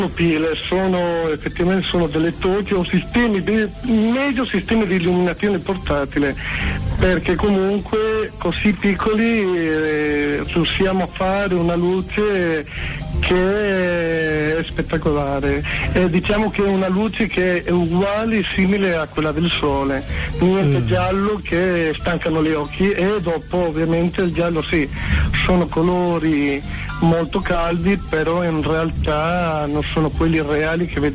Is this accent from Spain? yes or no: yes; Spain; Italian is a second language; now in Modena, Italy; Allora, io sono spagnolo, ma sono fincato qua in Italia ormai da 15 anni. Esattamente a Modena.